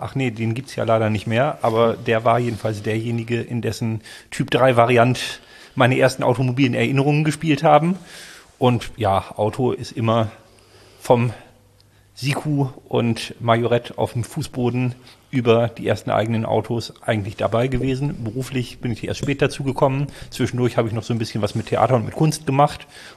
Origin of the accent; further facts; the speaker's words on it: West Germany, Germany; born there; Ich bin der einzige gebürtige Wester in der Redaktion.